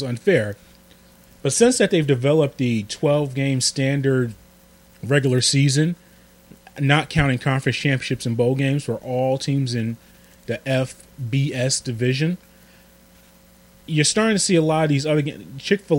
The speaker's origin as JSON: {"language": "English", "town": "New York City", "region": "New York", "country": "United States", "tie": "born or raised there", "said": "I go back to being growing up in New York City and seeing the kickoff classic at the Meadowlands"}